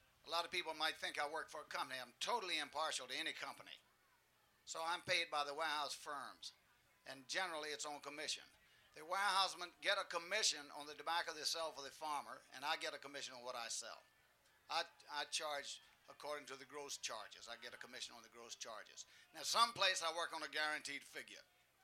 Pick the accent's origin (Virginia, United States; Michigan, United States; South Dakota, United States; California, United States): Virginia, United States; Danville; I'm from Virginia, Danville, Virginia.